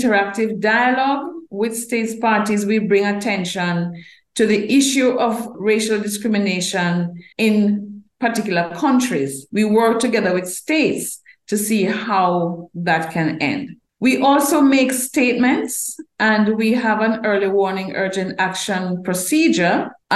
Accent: Jamaica; As a Jamaican, I have to comment

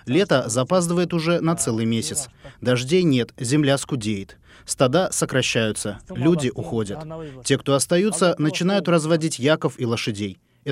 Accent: Artalyk, Altai Krai, Russia; Я из рода Даят Кипчак из маленькой деревни под названием Арталык. Здесь мой народ, моя семья.

